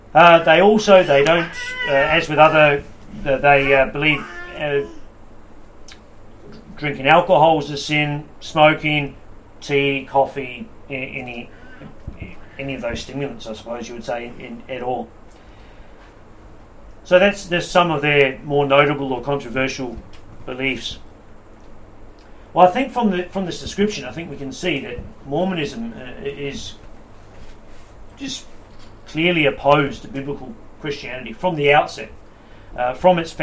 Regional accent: Hamilton, Waikato, New Zealand; Growing up in Hamilton, in New Zealand, there was a suburb

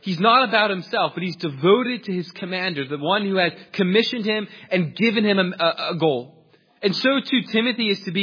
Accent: New York, United States; I'm from New York, as most of you know.

